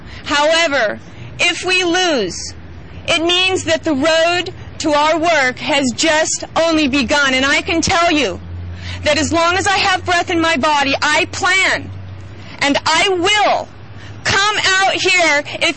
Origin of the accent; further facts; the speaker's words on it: Oakland, California, United States; I'm from Oakland, California